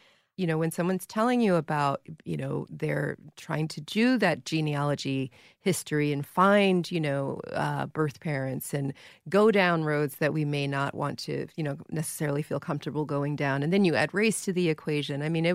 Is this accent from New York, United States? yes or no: yes; New York, United States; I think I'm a New Yorker.